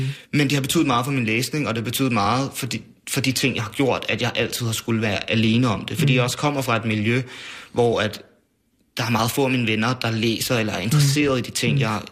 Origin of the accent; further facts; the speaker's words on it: Værløse, Capital Region of Denmark, Denmark; Jeg kommer fra Værløs, ikke? Som jo er en helt almindelig forstad uden for København, 20 km fra København